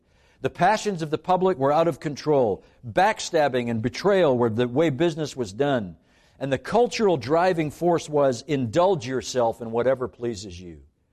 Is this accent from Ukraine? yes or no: no; Canada; also born or lived in Glasgow; now in United States; I'm actually an immigrant to the United States. I was born in Glasgow, Scotland, and then I was raised in Canada. And about 10 years ago, my family and I, by choice, became citizens of the United States, actually at Valley Forge, of all places.